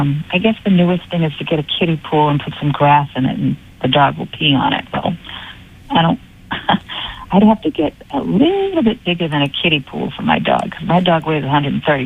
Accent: Beverly, Massachusetts, United States; Yes, I'm originally from Beverly, Massachusetts. And when the blizzard of 78 came through, I was living in an apartment in Peabody.

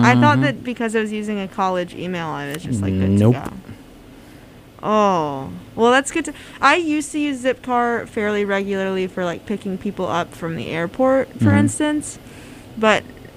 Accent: Houston, Texas, United States; Yes. Yes. I am from Texas. I'm from Houston. So you can get out of the state over to Louisiana in, like, 1.5 hours.

